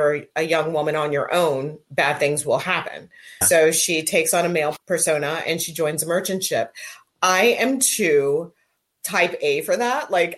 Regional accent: West Virginia, United States; born there; So my dad is from Ghana and my mom's from Kentucky. And I was born in West Virginia.

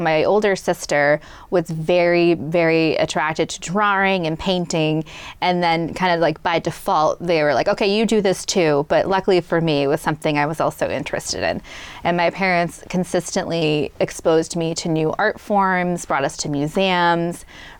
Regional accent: Medway, Massachusetts, United States; I did. I grew up in Medway, and it was a great experience.

